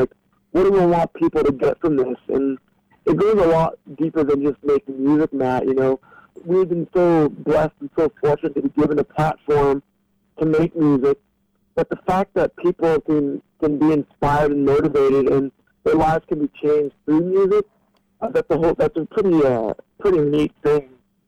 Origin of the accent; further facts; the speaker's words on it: Peterborough, Ontario, Canada; since living back in Canada, I've been leading worship at a church in my hometown, Peterborough.